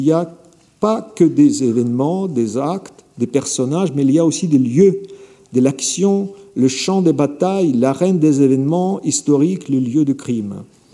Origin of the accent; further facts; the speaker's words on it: Kyiv, Kyiv City, Ukraine; de nombreux aspects de ma ville natale, de la ville où je suis né et vécu plus d'un demi-siècle.